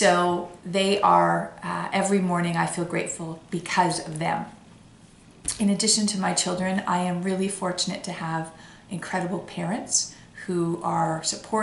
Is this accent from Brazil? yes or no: no; Canada; I have all four children playing hockey because we are Canadian.